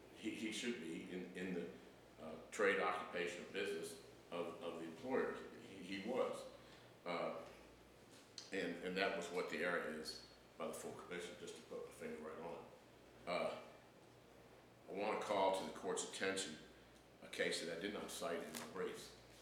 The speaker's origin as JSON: {"language": "English", "town": "Lewisburg", "country": "United States", "said": "I'm from Lewisburg"}